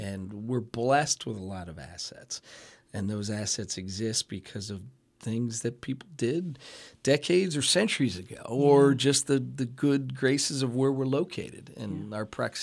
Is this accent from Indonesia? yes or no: no; Bethlehem, Pennsylvania, United States; I grew up in Bethlehem. My dad worked in the steel mills here, as my grandparents did. So I'm unabashedly pro Lehigh Valley.